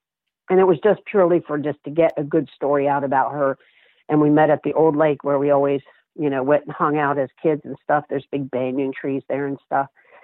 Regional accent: St. Petersburg, Florida, United States; I had been in St. Pete, my hometown

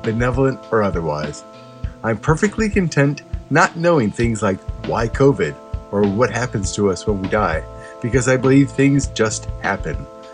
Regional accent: Oak Lawn, Illinois, United States; from Oaklawn, Illinois.

